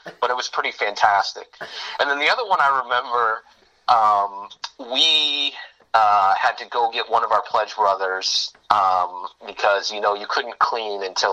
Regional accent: Fort Wayne, Indiana, United States; I was born in Fort Wayne, Indiana.

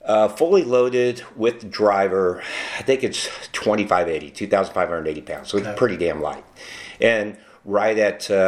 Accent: Indianapolis, Indiana, United States; Well, it's not fair because I grew up in Indianapolis, right?

